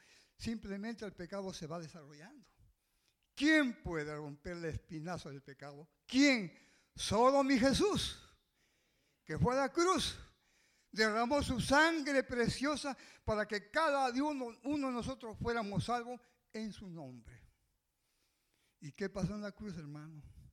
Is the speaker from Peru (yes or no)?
yes; Peru; Yo hace muchos años, en mi país, en Perú